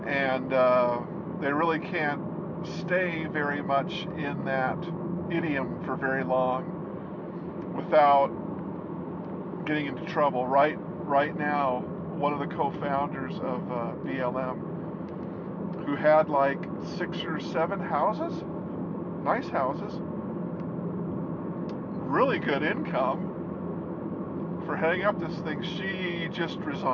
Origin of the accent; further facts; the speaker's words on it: New Mexico, United States; I'm from New Mexico, and they would come to New Mexico, right? I mean, up here in northern New Mexico, New Mexico, not West Texas, like where I live